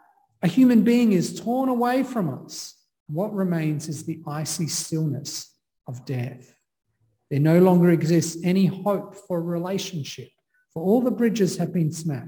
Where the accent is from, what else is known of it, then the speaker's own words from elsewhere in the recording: Sydney, New South Wales, Australia; When I was a kid growing up in Sydney, I remember they would always auction the first box of cherries for the season.